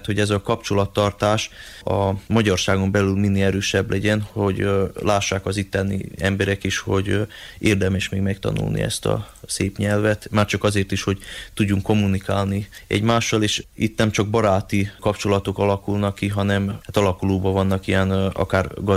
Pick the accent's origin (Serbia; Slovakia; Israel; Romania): Serbia; Vojlovica, South Banat District; moved away as an adult; also born or lived in Subotica; now in Hungary; Igazából Sátoraljaújhelyről, Magyarországról jöttünk, egész Észak-Magyarországról, de én jómagam Szabadkán születtem, majd 5 éves voltam, amikor édesapámat az akkori püspök kihelyezte lelkésznek Hertelendi falvára. Mai napig is ott szolgál, és így Délbánátban nőttem fel.